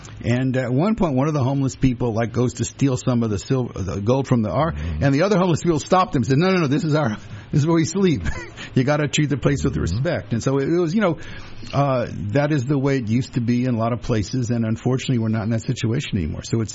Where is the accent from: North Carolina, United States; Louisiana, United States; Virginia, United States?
Louisiana, United States; Now, in my part of Louisiana, There was no Klan, because the Klan not only don't like blacks and Jews, they don't like Catholics. And I grew up in Catholic Louisiana